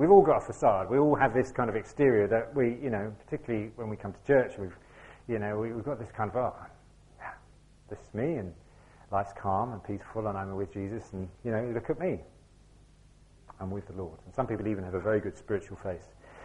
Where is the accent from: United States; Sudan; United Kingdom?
United Kingdom; because that's, we're British, that's how we do.